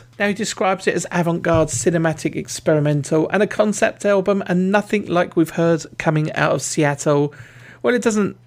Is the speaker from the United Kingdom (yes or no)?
yes; England, United Kingdom; Now, I'm English, as you know from my accent.